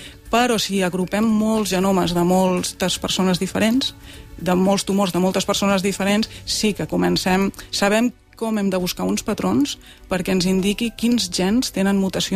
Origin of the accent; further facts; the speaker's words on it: Monistrol de Montserrat, Catalonia, Spain; now in Manresa, Spain; jo sóc de Monistrol de Montserrat, ara visc a Manresa